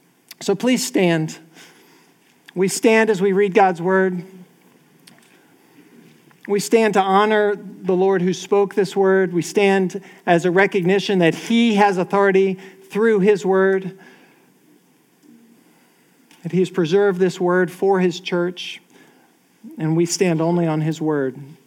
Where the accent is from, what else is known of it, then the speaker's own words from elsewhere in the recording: Virginia, United States; also born or lived in Pennsylvania; Well, I was born in Pennsylvania, and I spent my childhood there, but I moved to Virginia before I was able to drive or anything, and no one really lives in Pennsylvania anymore, so I feel like I grew up in Pennsylvania, or excuse me, in Virginia